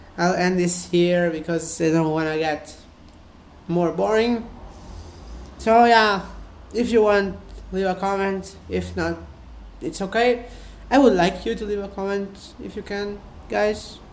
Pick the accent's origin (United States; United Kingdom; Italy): Italy; first language Italian; English is a second language; yeah, I speak Italian as my first language, but I can also speak English myself, because yeah, maybe one day I'll tell you how I learned English.